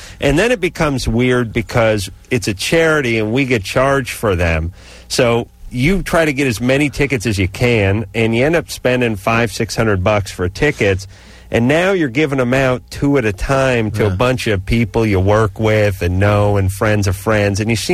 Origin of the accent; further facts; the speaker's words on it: Los Angeles, California, United States; You see, Drew and I hail from the Los Angeles area, so we have a lot of deadbeat old friends.